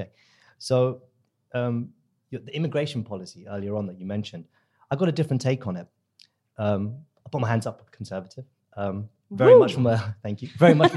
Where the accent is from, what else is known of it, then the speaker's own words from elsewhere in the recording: India; I'm from the subcontinent, I'm from India